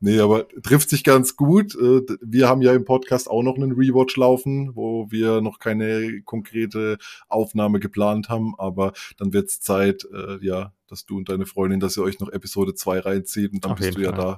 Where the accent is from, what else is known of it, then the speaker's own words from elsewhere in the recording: Bruchsal, Baden-Württemberg, Germany; ich komme ja aus der Nähe von Bruchsal, das ist bei Karlsruhe ganz im Süden